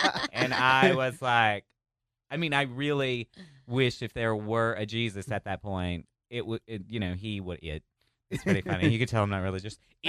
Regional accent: Texas, United States; First of all, I'm not from the Midwest.

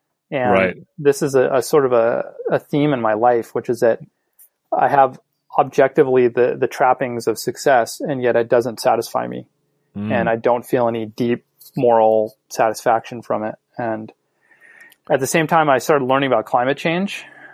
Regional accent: Seattle, Washington, United States; I mean, first of all, I'm from the States. I grew up in Seattle

